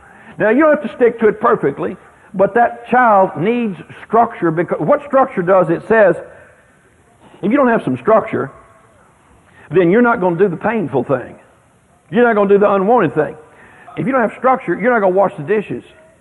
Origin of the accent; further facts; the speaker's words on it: Midwest, United States; I'm from the Midwest. My heritage is from Sweden, and we eat cheese.